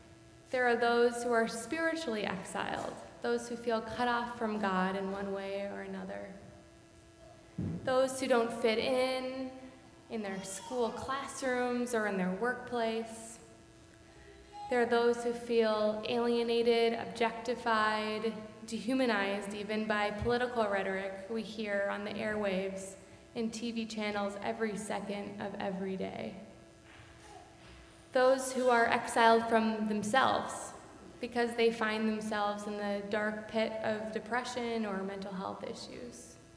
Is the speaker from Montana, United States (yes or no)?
no; Minnesota, United States; I have a confession to make. I am living in exile. I grew up in Minnesota, and sometimes it feels like I can't go back.